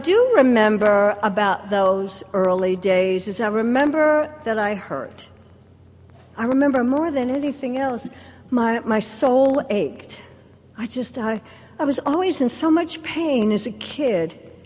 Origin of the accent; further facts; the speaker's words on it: Atlanta, Georgia, United States; born there; I was born in Atlanta in 1953 at a hospital that's not even there anymore.